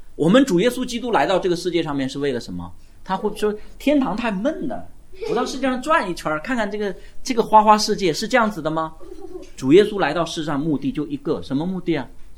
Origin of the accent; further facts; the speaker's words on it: China; 我们是中国人，我又不是印度人，